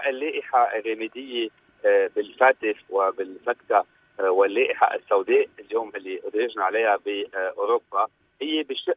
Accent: Lebanon; نحن لبنانيين

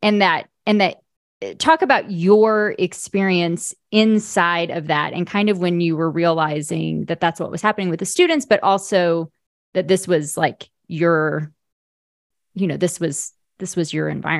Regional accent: Bible Belt, United States; I grew up in the Bible Belt and a Southern Baptist community, Southern Baptist congregation.

